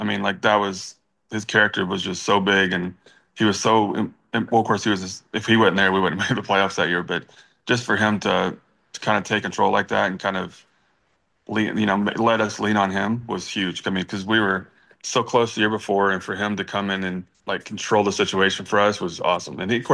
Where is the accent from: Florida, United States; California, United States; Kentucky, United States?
Kentucky, United States; So all the people that I grew up with, and the kind of the fans where I grew up in Kentucky were able to kind of watch was kind of cool.